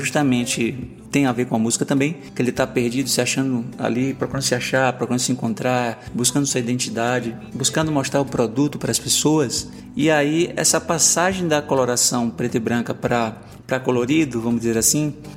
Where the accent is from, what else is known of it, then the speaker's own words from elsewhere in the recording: Feira de Santana, Bahia, Brazil; Feira de Santana é minha terra natal, né? Minha cidade natal, aqui onde eu me criei, construí minha identidade